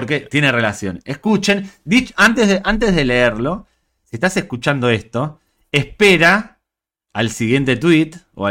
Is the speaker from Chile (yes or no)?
no; Spain; Como español y aficionado al fútbol